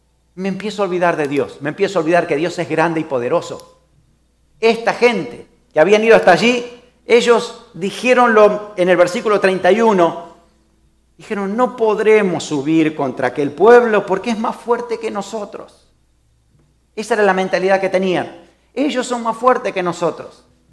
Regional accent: Pehuajó, Buenos Aires Province, Argentina; En mi tierra, en Pehuajó

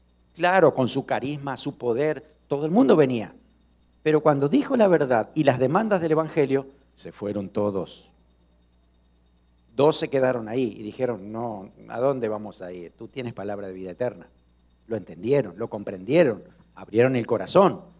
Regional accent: Pehuajó, Buenos Aires Province, Argentina; Yo el máximo lo escuché en mi pueblo, en Pehuajó.

